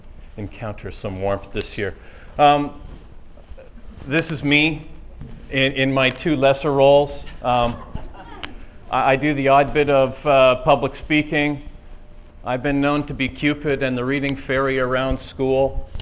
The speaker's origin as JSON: {"language": "English", "country": "Canada", "said": "Hi, I'm from Canada"}